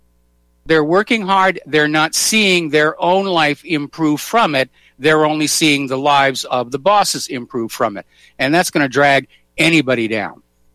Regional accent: New Hampshire, United States; they reminded me so much of family and friends that I knew when I was growing up in New Hampshire.

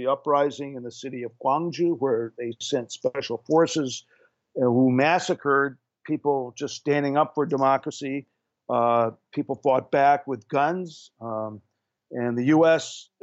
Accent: Japan; I mean, you know, I grew up in Japan during the 50s

